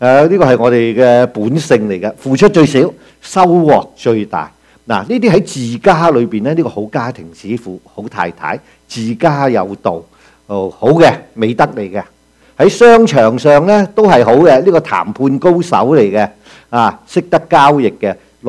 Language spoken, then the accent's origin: Cantonese; China; 其實我哋中國人咧，好識打算盤嘅，好識計較嘅。